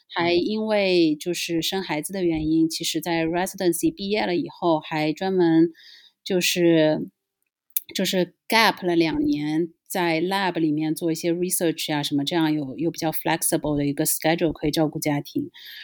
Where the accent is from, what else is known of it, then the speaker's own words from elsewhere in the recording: China; 其实是属于按照我们中国人的算法